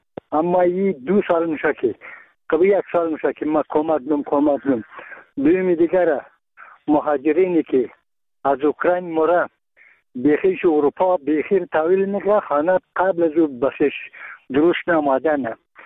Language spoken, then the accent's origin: Persian; Bamyan, Afghanistan; ما یک تن از بامیانیم